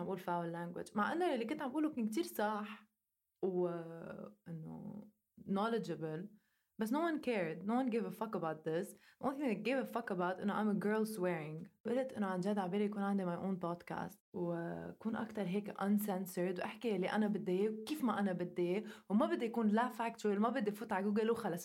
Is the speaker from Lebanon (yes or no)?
yes; Lebanon; اللي ما بيعرف انه انا لبنانية وعايشة بلبنان